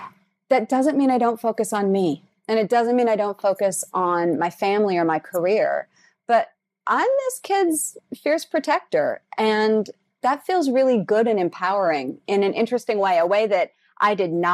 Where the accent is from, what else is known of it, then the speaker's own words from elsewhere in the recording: South Dakota, United States; moved away as an adult; We were living in LA, and I'm originally from South Dakota.